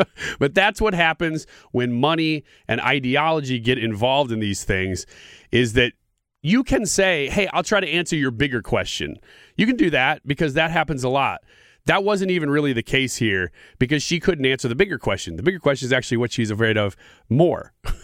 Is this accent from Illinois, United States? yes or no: yes; Illinois, United States; I am from Illinois, so I did not miss this.